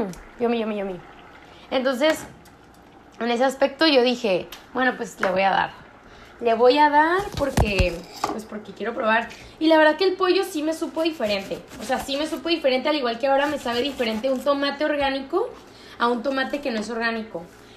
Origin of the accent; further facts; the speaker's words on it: Mexico; now in San Diego, United States; yo como mexicana, la neta, a mí nunca me llegó esa información en la escuela